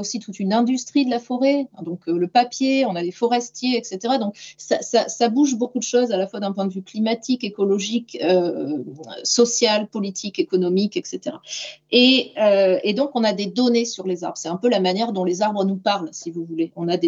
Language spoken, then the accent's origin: French; Nouvelle-Aquitaine, France; chez moi, je suis de Gironde. Chez moi, on a eu des gros soucis de forêts.